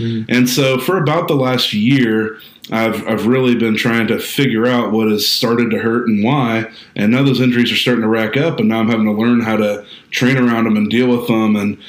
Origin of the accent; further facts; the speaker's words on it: Midwest, United States; I'm from the Midwest. I live in Kansas City